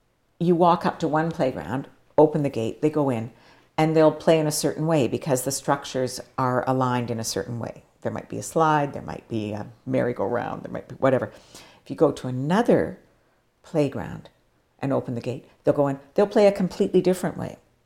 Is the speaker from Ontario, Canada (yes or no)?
yes; Toronto, Ontario, Canada; a sheltered little girl growing up in Toronto in the late 50s, early 60s